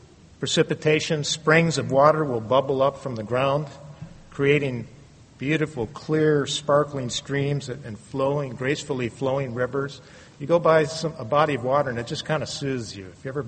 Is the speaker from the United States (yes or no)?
yes; Wisconsin, United States; And I grew up in Wisconsin. It was nice and flat there, you know.